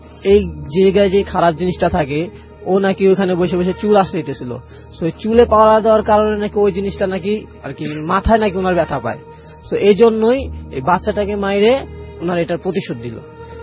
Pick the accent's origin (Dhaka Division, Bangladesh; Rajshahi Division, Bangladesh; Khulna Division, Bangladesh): Dhaka Division, Bangladesh; Dhaka; আমি ধানমন্ডি জিগাতকলা থেকে আসছি